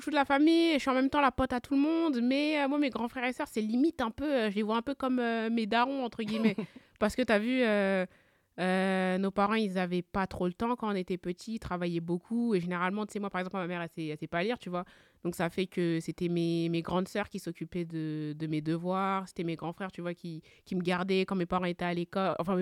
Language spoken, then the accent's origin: French; Hyères, Provence-Alpes-Côte d'Azur, France; on a grandi à Hyères. Hyères, c'est une ville remplie de personnes blanches. Hein, voilà. Tu as vu, on fait partie des premières familles noires à habiter à Hyères.